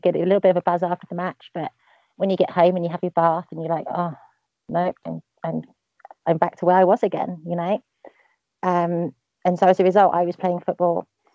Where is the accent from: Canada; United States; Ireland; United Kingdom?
United Kingdom; England; also born or lived in Milton Keynes; I moved around quite a lot. But I grew up mainly about an hour north of central London, just outside the big M25 ring road that goes out. So it's kind of more country, kind of small town kind of thing.